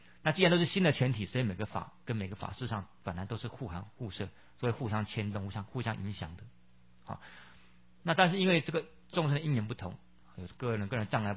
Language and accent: Chinese; China; 那我们中国人啊，有我们中国人诠释的这个假名来诠释它